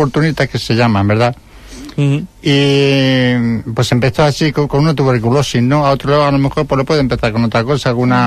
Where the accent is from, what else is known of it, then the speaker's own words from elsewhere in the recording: Móstoles, Community of Madrid, Spain; Soy nacido de Móstoles, además, sí. Soy nativo.